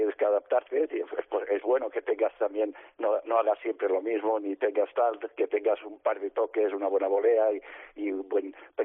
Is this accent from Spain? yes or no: yes; Spain; soy el primer español que ganó el Masters